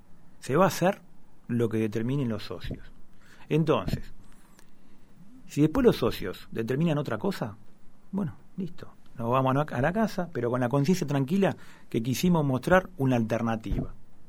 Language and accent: Spanish; La Plata, Buenos Aires Province, Argentina; yo soy platense y amo la ciudad de La Plata.